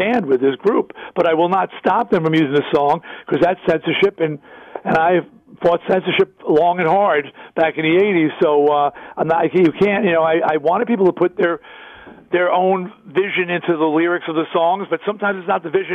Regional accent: New York, United States; he's riding a subway in New York, and I'm from New York

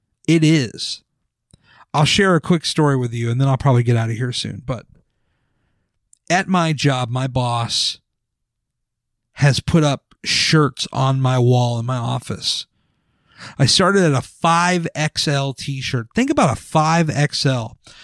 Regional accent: Virginia, United States; I'm from Virginia near the DC area, but Baltimore is like that's a quick drive.

